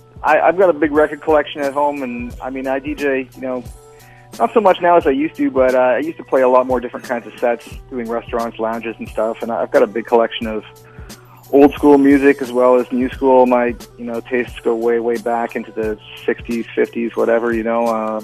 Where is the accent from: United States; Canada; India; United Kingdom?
Canada; Victoria, British Columbia; I'm from Victoria, BC